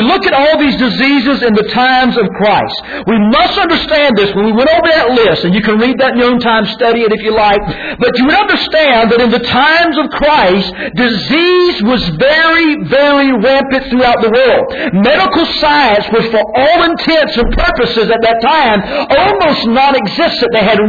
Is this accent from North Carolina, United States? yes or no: yes; North Carolina, United States; I know I'm up here from North Carolina, and I'll mess them all up.